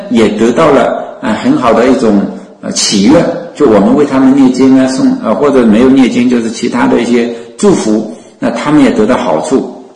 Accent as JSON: {"language": "Chinese", "country": "China", "said": "我们中国人死了叫归天，死也不叫死，生也叫归，后来说鬼者归也，我们中国人说哎呦，人死了就是鬼了"}